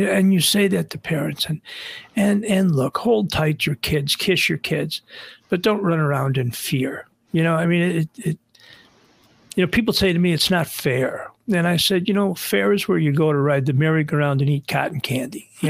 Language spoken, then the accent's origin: English; Buffalo, New York, United States; I grew up in Buffalo, so we're going to watch a Buffalo Bills game together.